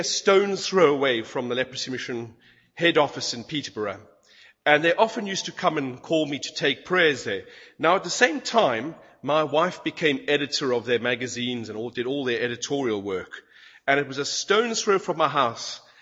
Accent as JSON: {"language": "English", "country": "South Africa", "tie": "born there", "moved": "as an adult", "said": "I'm South African by birth, grew up in the Salvation Army, and then was called by the Salvation Army to go to London, went to Bible College in London"}